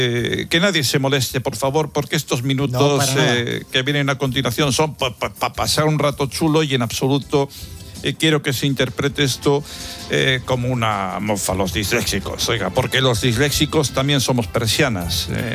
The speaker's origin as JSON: {"language": "Spanish", "region": "Galicia", "country": "Spain", "said": "Yo soy gallego, oiga"}